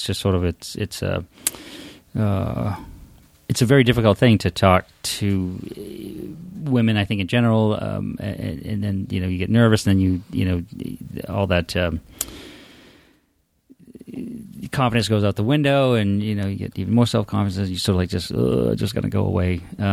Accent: Maine, United States; I grew up in Maine, so we cook lobsters all summer.

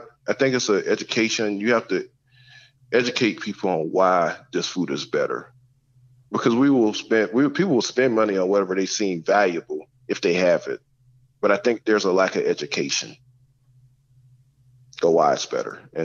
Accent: the South, United States; I think that's one of the things I learned about growing up in the South, like, family is everything.

